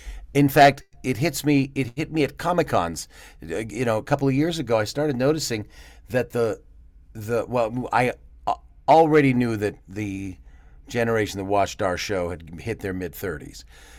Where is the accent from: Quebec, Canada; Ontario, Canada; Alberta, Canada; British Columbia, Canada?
Ontario, Canada; Toronto; now in -; Yeah, I grew up in Willowdale, eh? North York, eh?